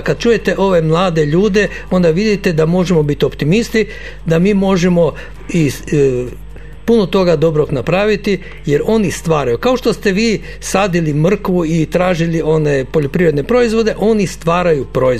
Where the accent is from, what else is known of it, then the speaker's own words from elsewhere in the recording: Brod na Kupi, Primorje-Gorski Kotar County, Croatia; Ja sam iz Broda na Kupi.